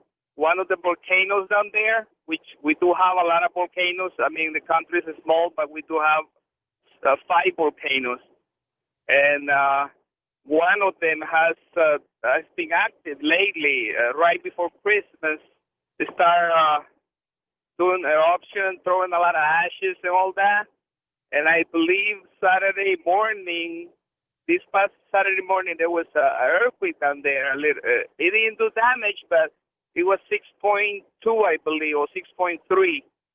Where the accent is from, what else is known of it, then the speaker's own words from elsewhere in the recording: El Salvador; yes, I am originally from El Salvador. It's a small country in Central America.